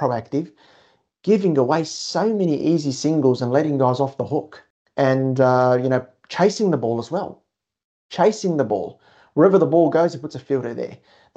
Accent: Australia; But as an Australian fan, if an Indian supporter who loves Rohit and is infatuated with him, wants him to stay as captain, be my guest.

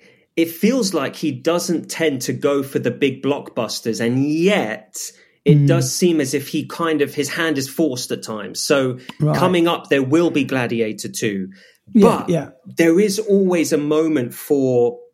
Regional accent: Ealing, London, United Kingdom; I'm not from North London. I'm from West London. I'm from Ealing.

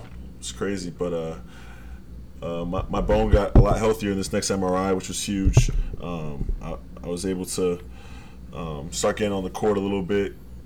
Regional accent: Rhode Island, United States; Obviously, I'm from Rhode Island, but I had to go back.

